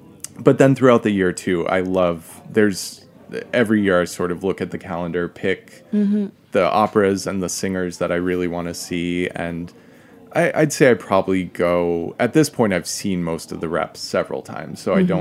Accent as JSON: {"language": "English", "region": "New Hampshire", "country": "United States", "tie": "born or raised there", "said": "The syrup goes on everything. I grew up in New Hampshire."}